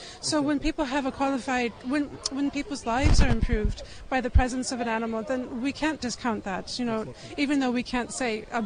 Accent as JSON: {"language": "English", "town": "Chicago", "region": "Illinois", "country": "United States", "lives_now": "Ireland", "said": "I come from Chicago originally, but I live here in Ireland now. My family would be Irish."}